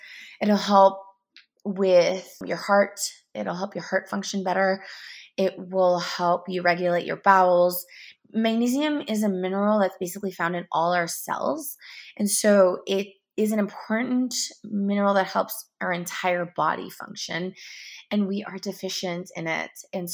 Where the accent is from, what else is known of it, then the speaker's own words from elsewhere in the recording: Canada; I'm from Canada.